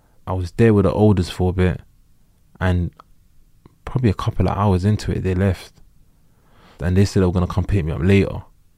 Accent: Nigeria; I'm from Nigeria.

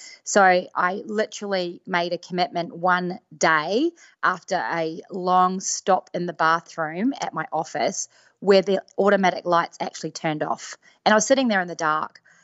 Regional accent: Whangarei, Northland, New Zealand; I grew up in Whangarei, and, you know, in the 80s

